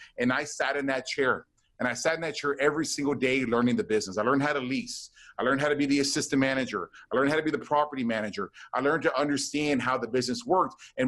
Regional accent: Texas, United States; Yeah, you know, so I was raised in Deep South Texas.

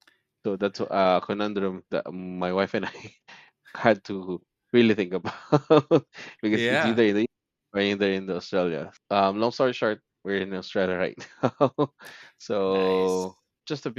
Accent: Philippines; So originally I'm from the Philippines.

